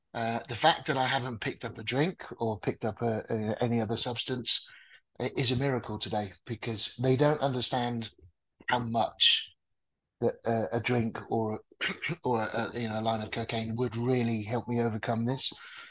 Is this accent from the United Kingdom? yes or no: yes; England, United Kingdom; Usually tea. I'm an English guy, you know, tea is a way of life.